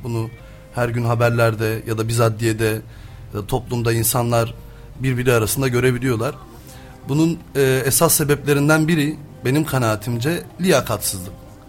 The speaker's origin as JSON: {"language": "Turkish", "region": "Mardin", "country": "Turkey", "tie": "born or raised there", "lives_now": "Adana, Turkey", "said": "30 yaşındayım. Mardinliyim. Orada doğup büyüdüm. Adana'da hukuk fakültesini kazandım."}